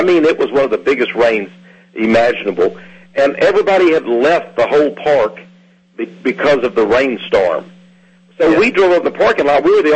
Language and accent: English; Austin, Texas, United States; And I told him my name, and I'm from Austin, Texas, and I'm a writer